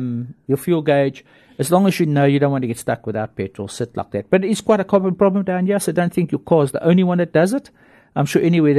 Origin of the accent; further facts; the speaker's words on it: Johannesburg, Gauteng, South Africa; I never did one in Joburg. I'm from Joburg. But down here, I've done about eight or nine already.